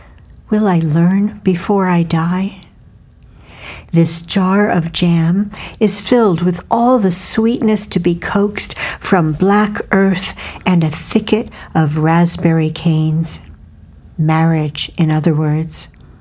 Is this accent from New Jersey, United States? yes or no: no; California, United States; something that I, as a Californian, had never experienced